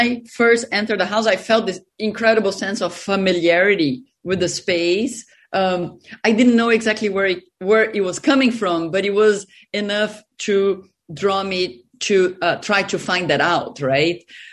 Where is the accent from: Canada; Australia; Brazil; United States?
Brazil; So my grandparents came from Germany, they moved to Brazil. I was born and raised in Brazil.